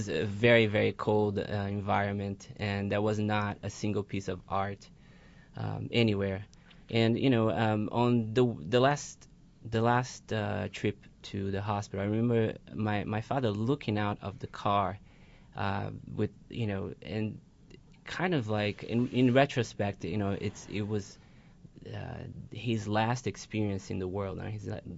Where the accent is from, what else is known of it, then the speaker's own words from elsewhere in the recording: Brazil; Growing up in Brazil, yes.